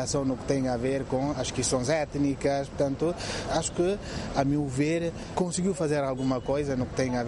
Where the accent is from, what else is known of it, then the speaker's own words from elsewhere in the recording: Guinea-Bissau; Somos guineenses, temos várias etnias